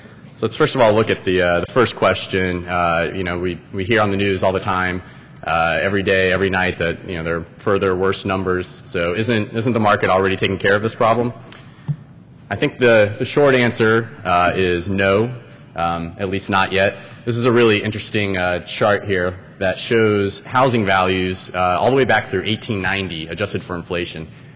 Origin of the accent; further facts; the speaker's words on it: Orlando, Florida, United States; An interesting thing from my hometown of Orlando, 80% of all affordable housing that happened in our city over the last two decades